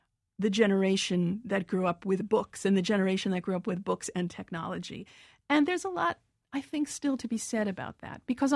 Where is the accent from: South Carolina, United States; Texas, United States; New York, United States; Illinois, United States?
New York, United States; As a New Yorker, you really kind of learn to turn down ambient noise